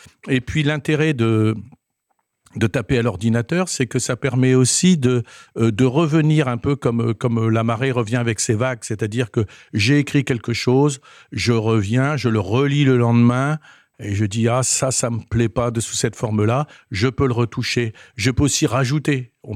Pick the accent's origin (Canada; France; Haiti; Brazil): France; Cayeux-sur-Mer, Hauts-de-France; puisque je suis originaire de Cailleux, je connais bien le secteur.